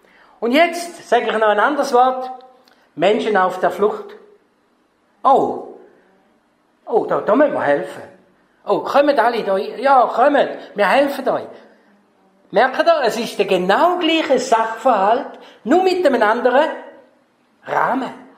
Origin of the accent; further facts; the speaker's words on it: Thurgau, Switzerland; im Dezember zurückgekommen von Kolumbien. Und dann kommen wir hier in die Schweiz. Wir sind ursprünglich aus dem Thurgau.